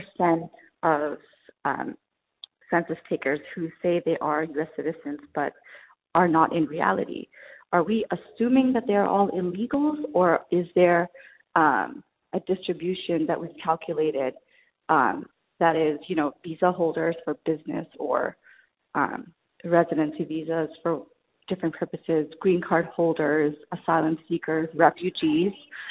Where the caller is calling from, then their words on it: Houston, Texas, United States; I'm calling from Houston, Texas.